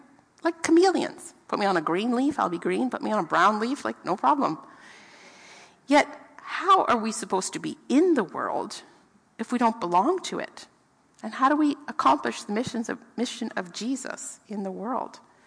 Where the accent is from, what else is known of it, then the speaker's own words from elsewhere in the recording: Pennsylvania, United States; Like, I grew up in Pennsylvania among the Amish, and who frankly have lots of really good qualities.